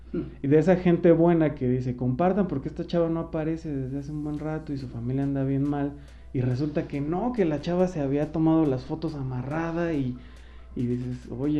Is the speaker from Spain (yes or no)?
no; Mexico; somos ciudadanos de México, que también vivimos esta inseguridad